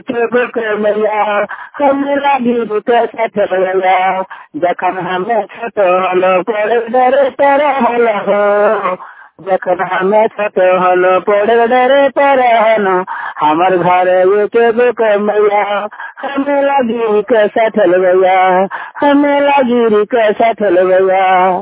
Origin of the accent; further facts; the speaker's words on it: Jharkhand, India; झारखंड का रहने वाला हूँ, जिला धनबाद जिला का धनबाद मोरवानी का प्रतिनिधि हूँ।